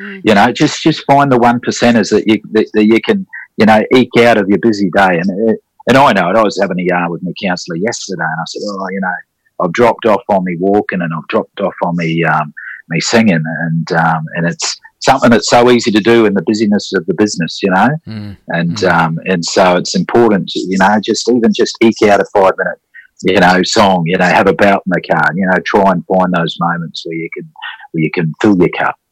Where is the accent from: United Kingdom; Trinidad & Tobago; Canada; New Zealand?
New Zealand; now in Australia; You know, I'm a Kiwi, and when I come over